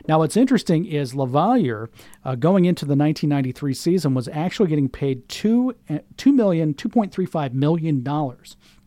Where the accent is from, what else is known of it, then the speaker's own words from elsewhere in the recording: Florida, United States; That is, if Hurricane Matthew doesn't screw up things around here in my home state of Florida.